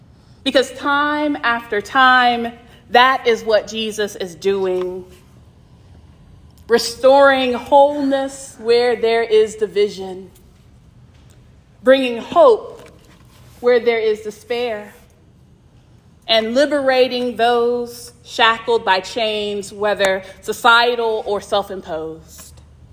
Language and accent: English; Georgia, United States; I'm from Georgia, so I am used to being asked in the grocery store, am I saved?